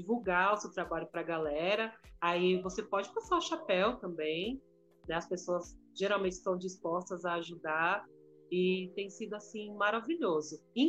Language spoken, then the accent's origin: Portuguese; Guarulhos, São Paulo, Brazil; sou de Guarulhos, do bairro de Bom Sucesso.